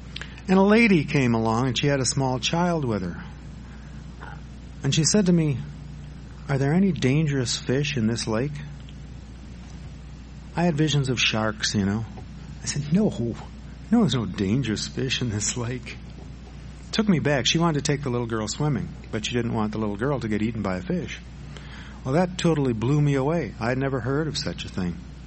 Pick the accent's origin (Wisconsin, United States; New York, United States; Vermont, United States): Wisconsin, United States; Madison; Now, I grew up near Lake Monona, which is the smaller of the two lakes in Madison. I was only a half a block from the lake, so as a teenager, I lived in the water.